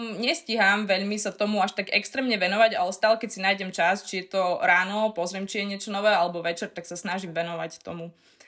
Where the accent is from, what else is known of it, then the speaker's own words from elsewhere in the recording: Humenné, Prešov Region, Slovakia; keďže som z Humeného